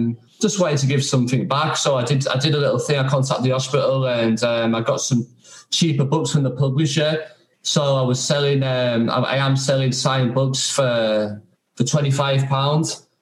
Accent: Yorkshire and the Humber, United Kingdom; I mean, I'm from Yorkshire

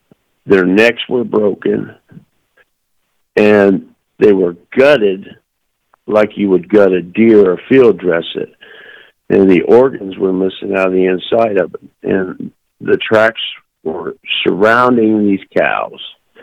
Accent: Indiana, United States; but I'm from midwestern Indiana, kind of right in the center.

